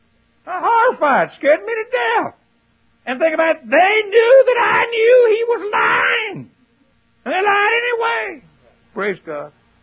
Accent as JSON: {"language": "English", "region": "the South", "country": "United States", "tie": "born or raised there", "said": "I was raised in the South. We had a hoodoo who lived down the road from us."}